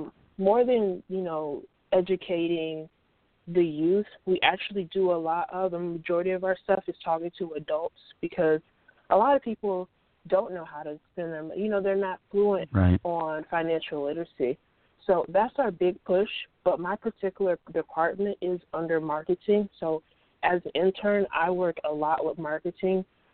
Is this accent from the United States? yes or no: yes; Tallahassee, Florida, United States; I'm from Tallahassee, Florida.